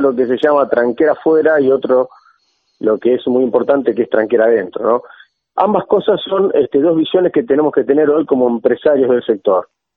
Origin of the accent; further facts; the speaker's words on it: Argentina; acá hay un punto fuerte que como productor argentino tenemos que destacar